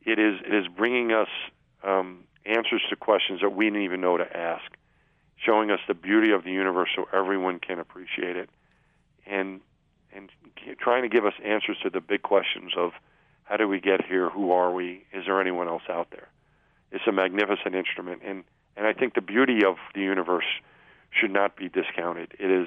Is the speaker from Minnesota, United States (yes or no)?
no; Long Island, New York, United States; living and growing up in Long Island, which is Mets territory, those two big events just took hold of me as a little child and never went away.